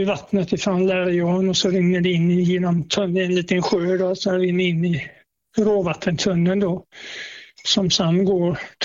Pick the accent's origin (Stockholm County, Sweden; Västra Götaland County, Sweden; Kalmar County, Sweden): Västra Götaland County, Sweden; Gothenburg; now in Halmstad, Sweden; Jag kommer ju från Göteborg då